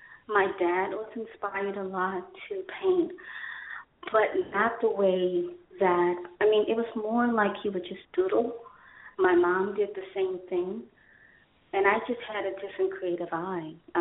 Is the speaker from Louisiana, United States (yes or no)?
yes; New Orleans, Louisiana, United States; born there; now in San Antonio, United States; I was born in New Orleans, Louisiana.